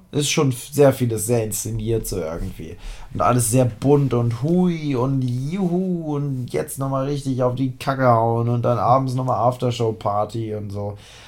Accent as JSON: {"language": "German", "region": "Harz", "country": "Germany", "said": "Also ich bin ja aus dem Harz. Ich war im Harz"}